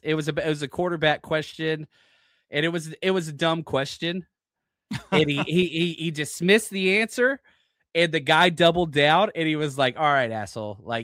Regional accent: Texas, United States; what's funny is because I'm from Texas

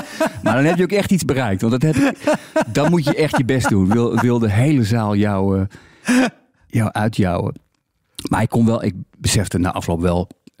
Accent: Netherlands

